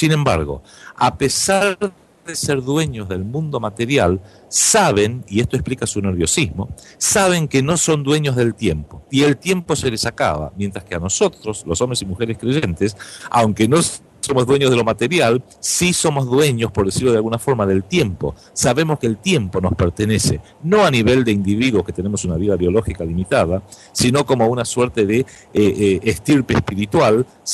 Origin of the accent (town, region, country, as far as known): Argentina